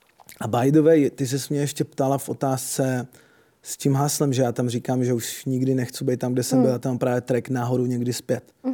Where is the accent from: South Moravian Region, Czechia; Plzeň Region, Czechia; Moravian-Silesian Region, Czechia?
South Moravian Region, Czechia; Brno; protože jsem z Brna.